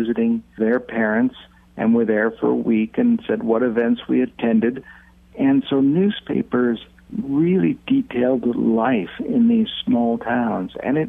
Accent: California, United States; I am a person from California

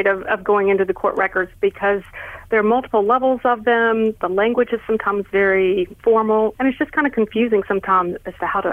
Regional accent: North Carolina, United States; accent: North Carolina; I'm from North Carolina, and this is definitely, I would tell you, this is a North Carolina accent, or at least one of them.

